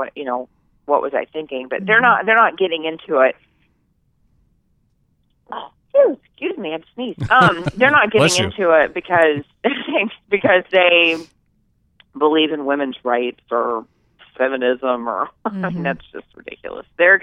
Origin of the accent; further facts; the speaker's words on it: Louisiana, United States; I'm actually from Louisiana, and so I went down there to speak at one of their events